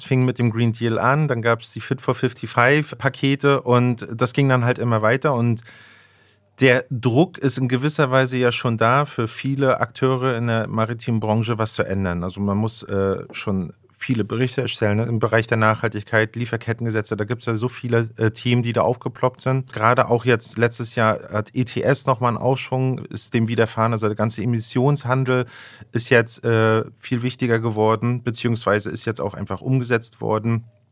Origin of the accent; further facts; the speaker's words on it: Rostock, Mecklenburg-Vorpommern, Germany; ich komme auch aus Rostock, ich habe hier studiert